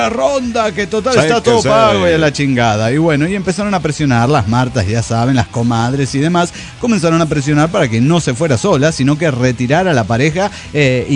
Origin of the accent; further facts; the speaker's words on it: Cuernavaca, Morelos, Mexico; de Cuernavaca, Morelos, México.